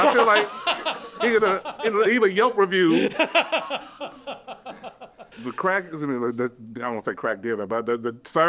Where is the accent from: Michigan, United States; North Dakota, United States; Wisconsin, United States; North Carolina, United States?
Michigan, United States; Detroit; it just blew the notion of anything that I knew growing up in Detroit